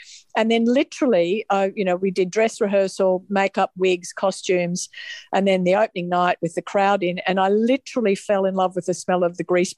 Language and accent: English; Melbourne, Victoria, Australia; I grew up in Melbourne, which is where we live now, and I got in.